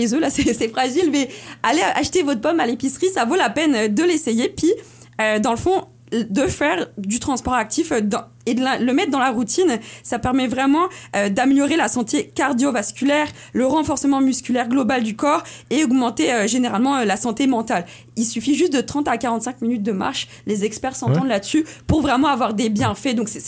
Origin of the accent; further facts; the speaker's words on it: France; now in Baie-Comeau, Canada; moi, je viens de la France, là, ça s'entend aussi à mon accent. En arrivant ici, là, j'ai pas d'auto, mais on s'entend vivre à Baie-Comeau